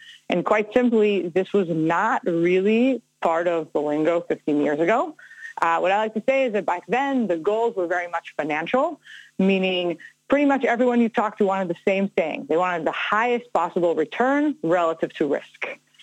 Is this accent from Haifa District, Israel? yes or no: yes; Netanya, Haifa District, Israel; moved away as an adult; now in United States; I was born in Haifa. I grew up mostly in Netanya. I came to the United States to study at Princeton